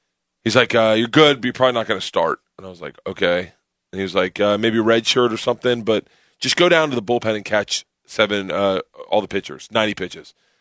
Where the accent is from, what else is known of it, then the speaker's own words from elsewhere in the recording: Tampa, Florida, United States; I never ice skated in my life.